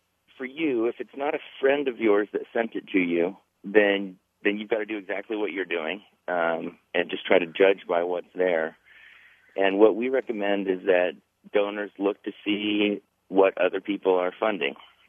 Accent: Stillwater, Oklahoma, United States; Well, I grew up in Oklahoma. I remember Will Rogers Elementary School in Stillwater, Oklahoma.

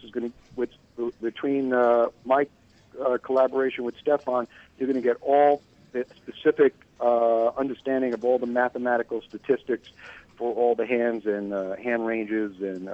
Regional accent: Bronx, New York, United States; Well, Dennis, I grew up in the Bronx, and the area of the Bronx I grew up in was actually a lot of Italian immigrants. And so there's pizzerias, Italian cafes. I'm half Italian, pretty much everyone in the neighborhood I grew up in was Italian.

